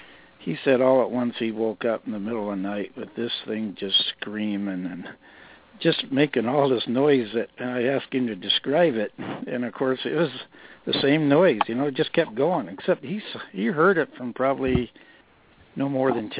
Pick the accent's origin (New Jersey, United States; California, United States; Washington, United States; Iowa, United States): Iowa, United States; We're from Flatlands of Iowa, both of us were.